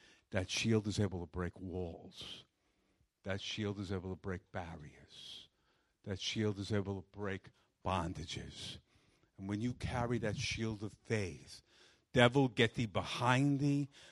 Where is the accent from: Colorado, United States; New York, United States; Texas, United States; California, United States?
New York, United States; Brooklyn; I grew up in Brooklyn in a Norwegian-Swedish background.